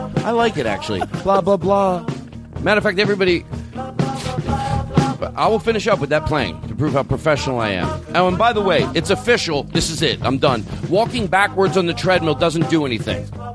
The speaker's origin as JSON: {"language": "English", "town": "Dallas", "region": "Texas", "country": "United States", "said": "I'm from Dallas. Yeah. Look at me."}